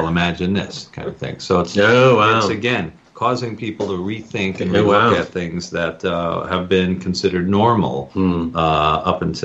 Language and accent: English; Ohio, United States; now in Los Angeles, United States; I've been in L.A. for long enough that, even though I grew up in the Midwest, south of Cleveland, but I've been in L.A. long enough that it feels like home.